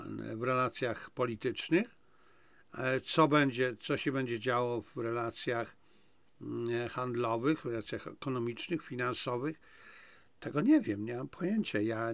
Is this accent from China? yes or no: yes; China; now in Poland; jestem Chińczykiem, jestem chińskim nacjonalistą, tak samo jak jestem polskim nacjonalistą